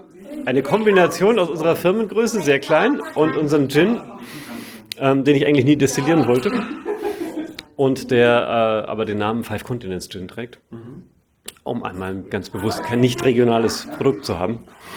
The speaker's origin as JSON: {"language": "German", "region": "Bavaria", "country": "Germany", "said": "Ich komme ursprünglich aus Franken und Franken ist so zweigeteilt."}